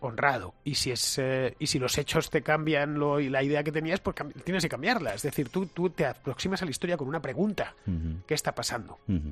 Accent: Madrid, Community of Madrid, Spain; soy muy madrileño

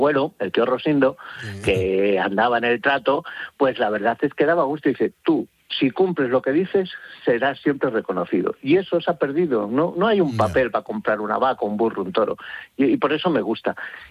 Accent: Villacastín, Castile and León, Spain; en mi pueblo, en Villacastín, en Segovia, donde por cierto hacemos una feria de ganado

